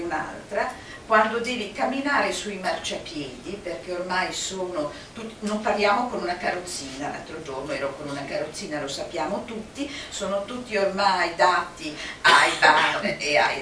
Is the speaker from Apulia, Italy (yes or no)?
no; Milan, Lombardy, Italy; also born or lived in Germany; Io sono di Milano, ho sempre vissuto in città a Milano e un po' in Germania.